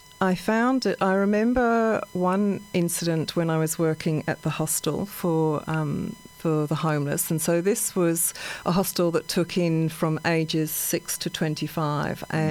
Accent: England, United Kingdom; I was growing up in England at the time Margaret Thatcher was at the helm.

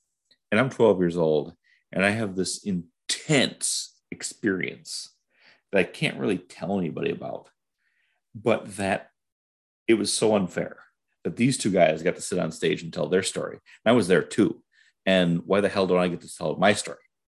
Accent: Oshkosh, Wisconsin, United States; I grew up around Oshkosh, Wisconsin, and there's an airport there.

